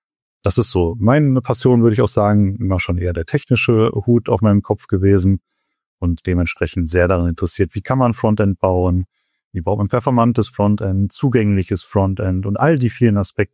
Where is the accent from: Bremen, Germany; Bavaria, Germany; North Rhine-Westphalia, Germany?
North Rhine-Westphalia, Germany; Paderborn; now in Bonn, Germany; ich komme ursprünglich mal aus Paderborn, bin zum Studium dann nach Bonn gezogen